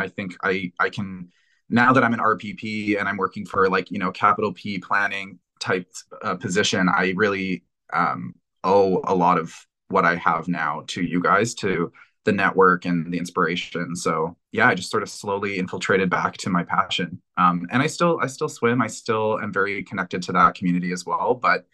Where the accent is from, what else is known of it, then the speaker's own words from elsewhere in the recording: Brampton, Ontario, Canada; Well, going way back, I grew up in Brampton. So that was my hometown.